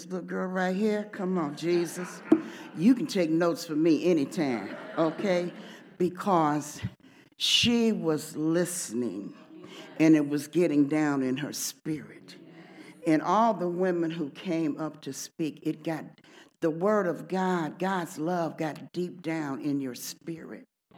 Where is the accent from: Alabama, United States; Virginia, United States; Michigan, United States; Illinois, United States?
Illinois, United States; Chicago; And we're from Chicago, and I'm in a women's ministry that has 31 women.